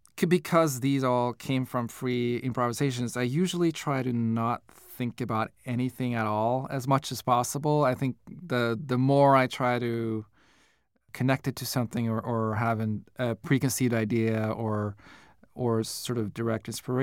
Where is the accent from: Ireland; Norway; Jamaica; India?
Norway; Southern Norway; now in New York City, United States; where I grew up in Norway, which is the polar circle runs through it, and a lot of memories of very cold nights. Even though I'm from the south, it still gets very cold.